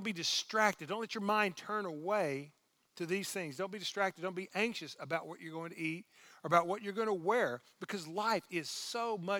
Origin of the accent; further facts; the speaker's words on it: Orange, Texas, United States; because it reminds me of my hometown of Orange, Texas